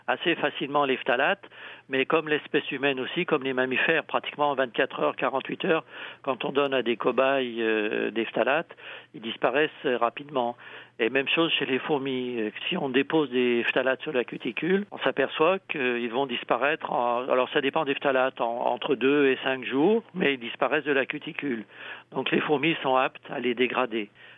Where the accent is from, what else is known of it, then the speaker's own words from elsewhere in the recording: Belgium; l'Asius niger, que l'on a partout chez nous, en Belgique aussi.